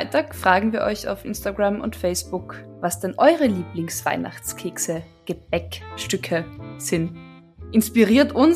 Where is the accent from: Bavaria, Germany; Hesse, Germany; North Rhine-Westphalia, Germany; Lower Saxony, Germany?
Bavaria, Germany; Ist mir wurscht, ich komme aus Bayern